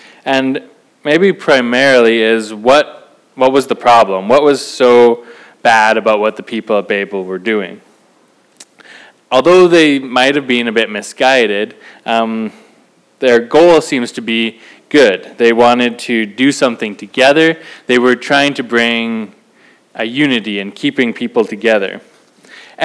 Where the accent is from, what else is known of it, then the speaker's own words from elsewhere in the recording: Canada; they sometimes assume that as a Canadian, you speak at least two languages, English and French